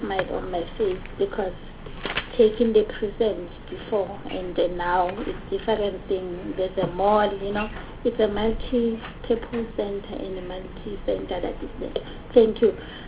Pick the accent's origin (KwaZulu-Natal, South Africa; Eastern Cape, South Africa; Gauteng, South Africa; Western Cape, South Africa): Gauteng, South Africa; No, Chairperson, thank you. I'm from Gauteng